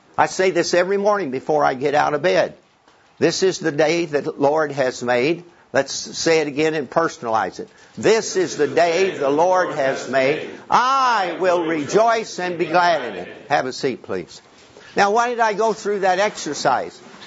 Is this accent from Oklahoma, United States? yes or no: yes; Oklahoma City, Oklahoma, United States; born there; I was born in Oklahoma City in the sticks, right outside of Oklahoma City. I grew up a Baptist, and I was a Marine for 20 years